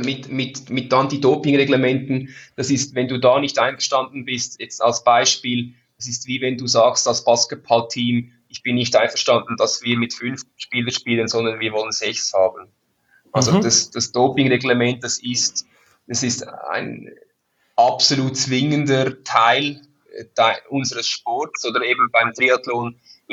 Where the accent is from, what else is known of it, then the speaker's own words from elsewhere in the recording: Switzerland; aber ich bin ein stolzer Schweizer